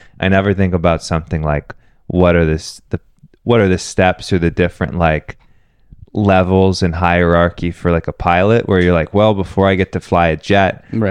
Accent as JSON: {"language": "English", "town": "Seattle", "region": "Washington", "country": "United States", "said": "I'm from Seattle, yeah."}